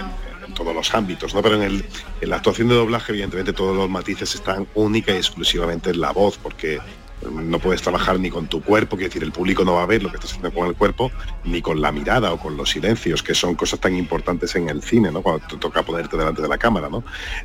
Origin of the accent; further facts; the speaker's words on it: Algeciras, Andalusia, Spain; moved away as an adult; also born or lived in Granada; now in Madrid, Spain; yo he nacido y criado en Algeciras hasta los 18 años. A los 18 me fui a Granada a estudiar Derecho durante 2 años